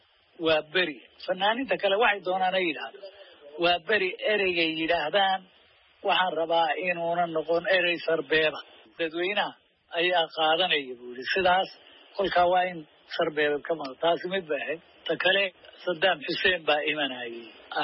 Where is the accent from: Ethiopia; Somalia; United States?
Ethiopia; Somali Region; born or raised there